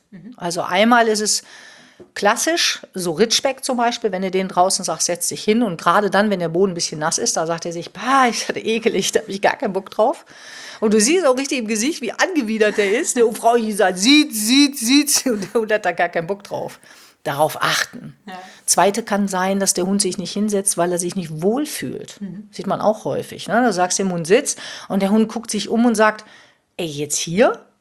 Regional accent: La Palma, Canary Islands, Spain; Ja, und ich komme ursprünglich aus La Palma, von den Kanaren.

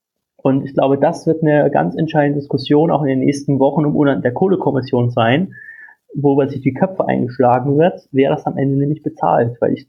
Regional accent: Thuringia, Germany; also born or lived in Saxony; now in Berlin, Germany; Ja, ich komme aus Thüringen, aber ich war jetzt 7 Jahre in Sachsen, bevor ich in Berlin war.

